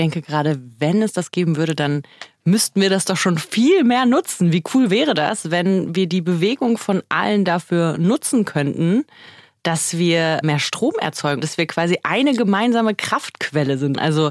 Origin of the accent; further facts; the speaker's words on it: Cologne, North Rhine-Westphalia, Germany; Im Studio begrüßen euch … aus Köln.